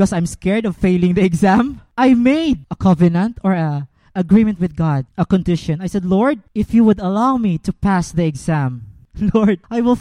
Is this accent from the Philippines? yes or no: yes; Iloilo, Western Visayas, Philippines; After the exam, I went back to my hometown, Iloilo. I'm riding a bus. I took a land trip going back to Iloilo.